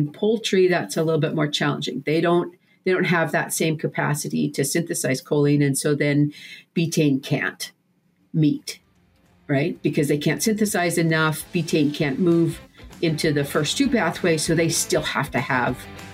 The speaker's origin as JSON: {"language": "English", "region": "Saskatchewan", "country": "Canada", "lives_now": "United States", "said": "So I'm originally from the Prairie Province, Saskatchewan, up in Canada. It's actually very similar to where we live now in South Dakota, except that instead of corn and soybeans, you'll see wheat, barley, and canola for the most part. So it's flat like here."}